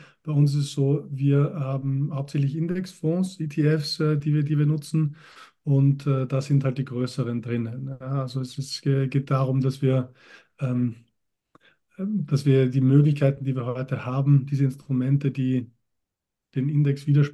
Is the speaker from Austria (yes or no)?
yes; Austria; now in Switzerland; Also ich bin Österreicher ursprünglich, lebe schon seit einigen Jahren in der Schweiz.